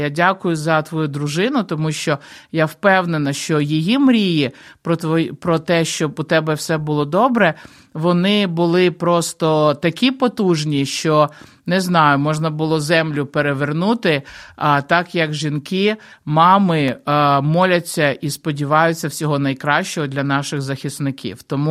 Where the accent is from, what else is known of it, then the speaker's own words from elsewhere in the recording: Kyiv, Ukraine; що в молодості, коли я зростала в Києві, я, як багато людей в Києві, була впевнена